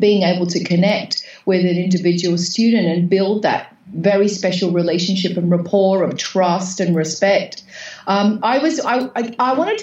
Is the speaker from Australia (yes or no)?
yes; Australia; accent: slightly Australian; It's slightly Australian. Yeah, slightly Australian.